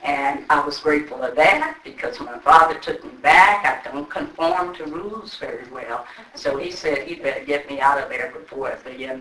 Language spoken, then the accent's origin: English; Alabama, United States; I'm from Alabama, and I'm just grateful.